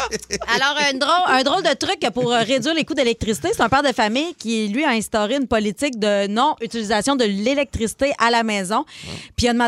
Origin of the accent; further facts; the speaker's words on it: Quebec, Canada; quand j'étais chez nous en Abitibi.